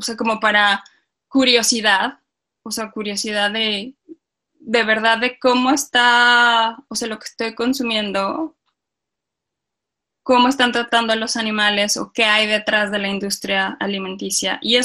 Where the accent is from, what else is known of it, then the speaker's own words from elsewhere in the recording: León, Guanajuato, Mexico; yo soy de León, entonces, donde comemos muchísima carne, es la industria del calzado, o sea, todo vivimos de piel, chamarras de piel